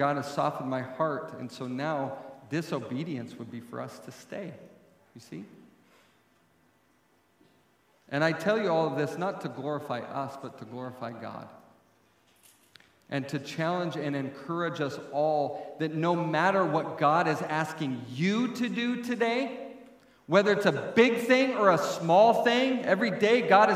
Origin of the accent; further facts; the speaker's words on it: Wyoming, United States; Because I actually never wanted to go back to Wyoming, especially my hometown.